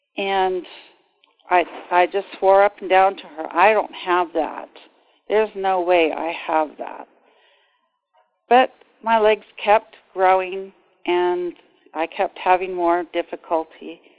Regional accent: Sacramento, California, United States; I'm a native Sacramentan. I was born in Sacramento, California.

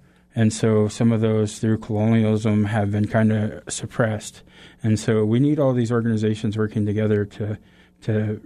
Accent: Kasaan, Alaska, United States; I grew up in the village of Kisan, one of two Haida villages, and it's on Prince of Wales Island.

